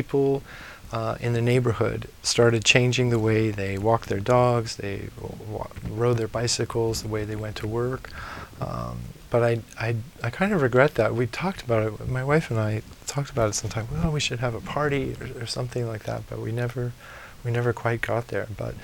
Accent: Germany; No, I remember those from growing up in Germany too.

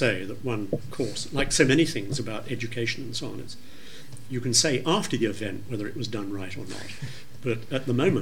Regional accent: London, United Kingdom; I grew up in London where they have the wonderful St. Bride Printing Library

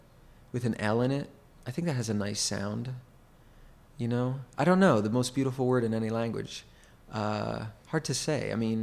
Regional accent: United States; I'm American, so I can say that. I'm American.

